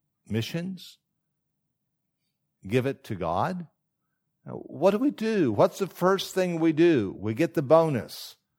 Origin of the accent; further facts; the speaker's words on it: Washington, United States; also born or lived in Kansas; I'm from Washington State. My mom and dad are both gone.